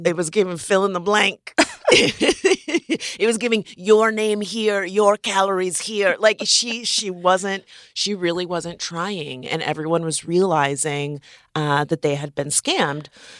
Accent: Florida, United States; I'm from Florida.

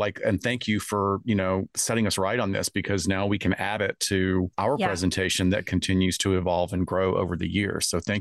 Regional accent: the South, United States; I'm a redneck from the South, so who knows?

